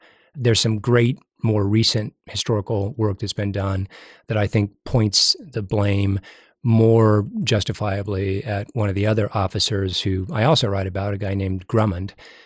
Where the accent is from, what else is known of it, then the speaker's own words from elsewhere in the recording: Wyoming, United States; since I was a boy growing up in Wyoming, I've been fascinated with the Indian War era.